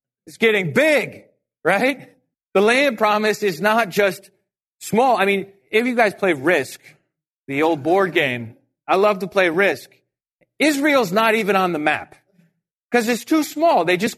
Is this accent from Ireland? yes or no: yes; Ireland; I'm Irish.